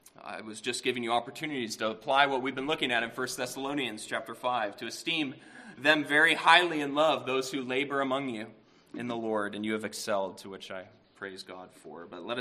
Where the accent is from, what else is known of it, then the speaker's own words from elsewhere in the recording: Phoenix, Arizona, United States; last week, I was in Phoenix, in my hometown, preaching at their communion season